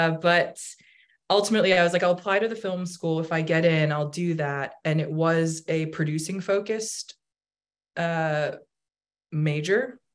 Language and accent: English; Massachusetts, United States; I'm from Massachusetts.